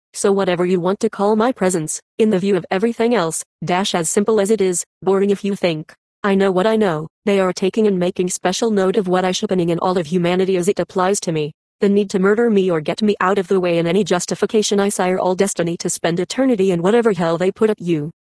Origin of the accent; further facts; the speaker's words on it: San Bernardino, California, United States; now in Denver, United States; I am back here in my hometown San Bernardino, and then back into Denver from July 2017.